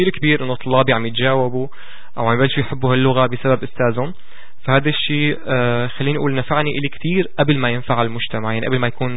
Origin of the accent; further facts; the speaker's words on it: Syria; now in Canada; ولا مره تعرضت لهذا الموقف اني كوني سوري او كوني ماني كندي هذا الشيء ممكن يسبب مشكله،